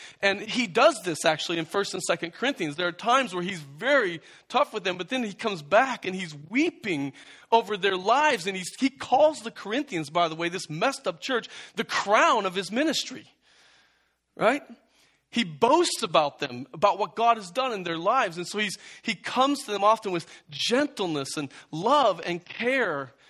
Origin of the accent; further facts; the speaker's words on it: Midwest, United States; I grew up in the Midwest.